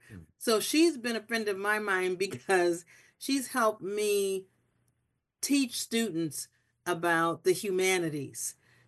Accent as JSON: {"language": "English", "town": "Akron", "region": "Ohio", "country": "United States", "tie": "born or raised there", "said": "who could talk about my hometown, Akron, my home state, Ohio"}